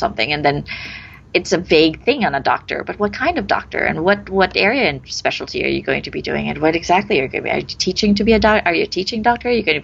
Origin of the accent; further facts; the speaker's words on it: Philippines; I grew up here. I was born here in the Philippines. I went to the University of the Philippines